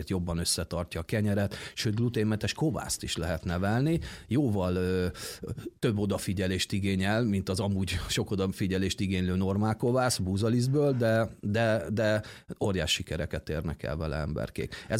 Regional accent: Kőszeg, Vas, Hungary; born there; én Szombathelyen végeztem, és kőszegi születésű vagyok

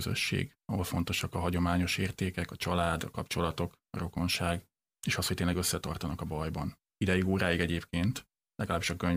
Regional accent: Szentlászló, Baranya, Hungary; mert én is egy nagyon kicsi faluban nőttem föl, Szent László Baranya megyében, ahol hasonló volt a falu lakossága

